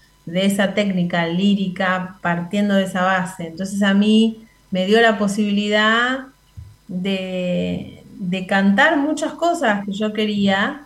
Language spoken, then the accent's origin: Spanish; Argentina; yo soy argentina, necesito explorar otras cosas.